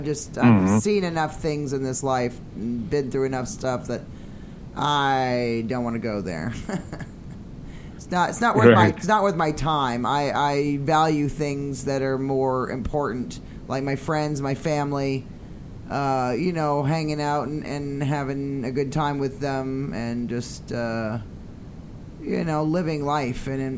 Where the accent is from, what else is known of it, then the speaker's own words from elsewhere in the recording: Ireland; I'm Irish. I'm Irish. We're crazy as fuck.